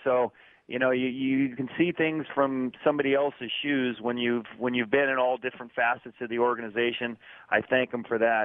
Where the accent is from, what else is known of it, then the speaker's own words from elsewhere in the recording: California, United States; Well, I followed him as a kid here growing up in the Bay Area